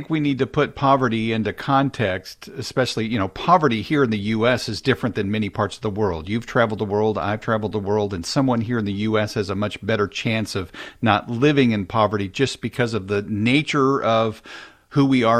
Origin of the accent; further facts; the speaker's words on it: Kansas City, United States; I drove all over Kansas City. That's my hometown.